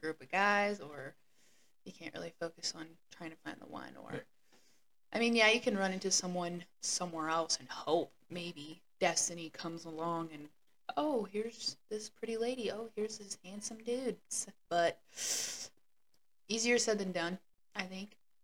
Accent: Lewiston, Idaho, United States; also born or lived in Moscow; now in Boise, United States; But I'm from Moscow, Idaho. Well, technically I was born and raised in Lewiston. I spent my high school years in Moscow.

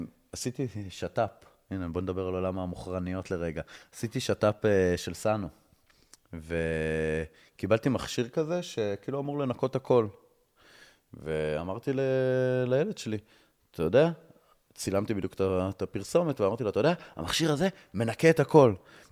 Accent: Eshel HaNasi, Southern District, Israel; אני זוכר בתור ילד בכפר, באשל הנשיא

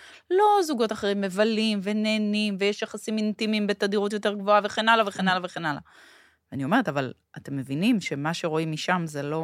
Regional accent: Tel Aviv, Tel Aviv District, Israel; היו שנים שגדלתי בדרום תל אביב

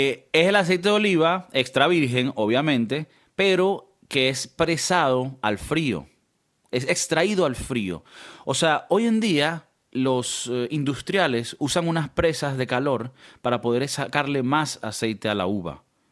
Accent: Venezuela; also born or lived in United States; uno como buen venezolano y como buen americano que no tiene seguro

